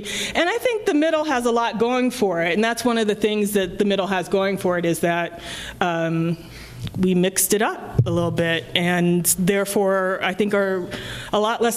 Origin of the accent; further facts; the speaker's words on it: Omaha, Nebraska, United States; I grew up in Omaha, Nebraska, and one of the funny things about that I know now is that in Omaha, we lived in neighborhoods where there were